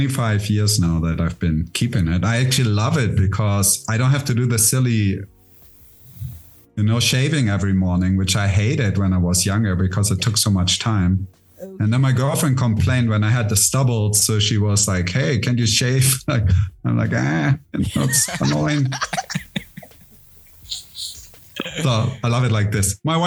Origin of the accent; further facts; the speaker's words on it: Germany; moved away as an adult; also born or lived in India; now in Mexico; Yeah, it's German. So I'm kind of international. I was born in Germany. Mm-hmm. Lived there till I was 25. And then I moved to India.